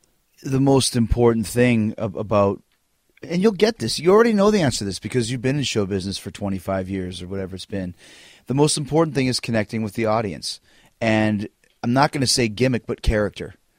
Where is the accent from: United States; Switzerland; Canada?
Canada; Winnipeg, Manitoba; I grew up in Winnipeg.